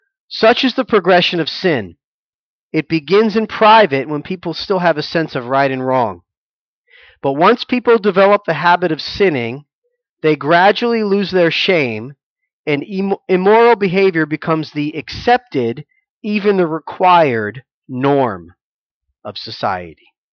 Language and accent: English; United States; I'm an American. I'm a fourth generation American. I'm a proud American. I'm happy to be in this country.